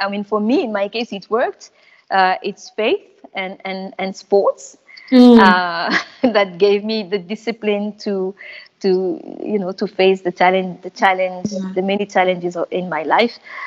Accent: France; I wasn't born in Guinea. I wasn't raised in Guinea. I grew up in France

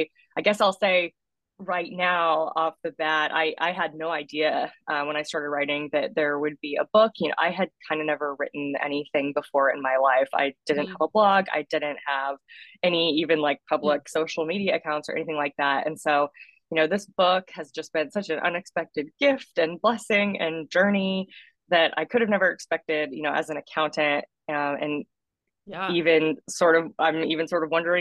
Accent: Greenville, South Carolina, United States; now in Washington, United States; I'm originally from the South, from Greenville, South Carolina. So shout out to upstate folks there

